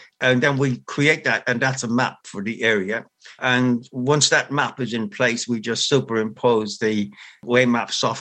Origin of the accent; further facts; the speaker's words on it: Ireland; As an Irish person, we say to be sure, to be sure.